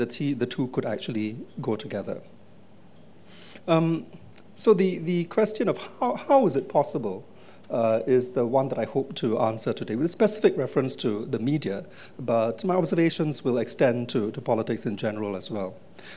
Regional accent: Singapore; as a Singaporean who was born there and has lived there for a long time and has seen only one government, the People's Action Party government, since the time I was born

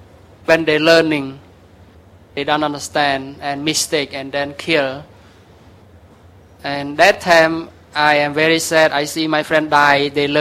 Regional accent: Cambodia; English is a second language; When I was born in Cambodia, it had a war. And I don't remember my birthday during 1970 that I born. And I am about 40 years old now.

